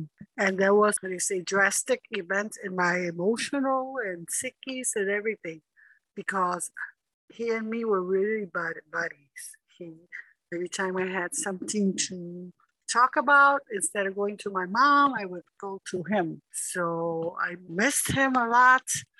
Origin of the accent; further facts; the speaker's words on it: Puerto Rico; moved away as an adult; now in United States; I am originally from Puerto Rico, and I came to this country when I was, I think, 8 months. And then we stayed here until I went to second or third grade, and I went back to Puerto Rico.